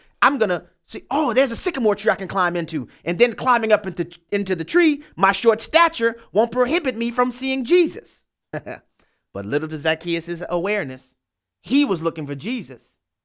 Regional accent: New Orleans, Louisiana, United States; I'm from New Orleans. I grew up in a culture where they have parades all the time.

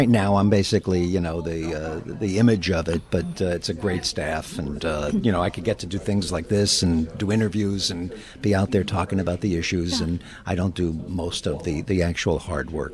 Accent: Brooklyn, New York, United States; Well, I'm from Brooklyn, and if I go back to what I was in theater as a kid

